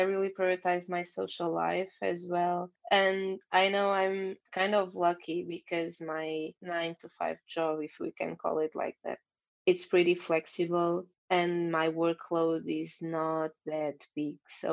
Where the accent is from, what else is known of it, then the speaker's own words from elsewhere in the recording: Lisbon, Portugal; also born or lived in Belgium / Netherlands; now in Bulgaria; I'm from Lisbon. What else? I lived in Belgium and in the Netherlands before, and now I'm starting my digital nomad lifestyle. I'm right now in Bulgaria.